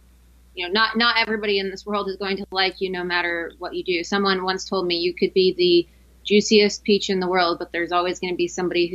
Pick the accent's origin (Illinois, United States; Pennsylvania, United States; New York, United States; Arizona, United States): Arizona, United States; also born or lived in Florida; Well, I grew up in Arizona. I'm 24 years old, and I went to school in Florida.